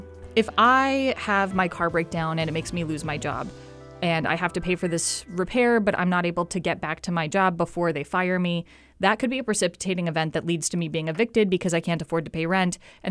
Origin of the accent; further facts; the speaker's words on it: Pacific Northwest, United States; And it was interesting because obviously I'm from the West Coast. I'm from the Pacific Northwest, where homelessness is a absolute tragedy.